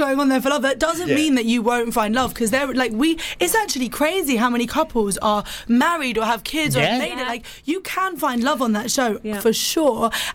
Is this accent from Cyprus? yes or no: yes; Cyprus; because I'm from Cyprus, obviously.